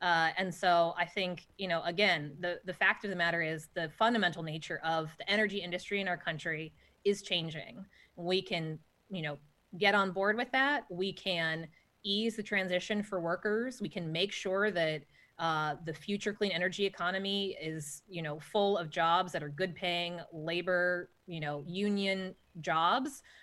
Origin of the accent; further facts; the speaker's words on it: California, United States; I grew up in California, and it wasn't that we didn't have wildfires, but it's at a different scale now.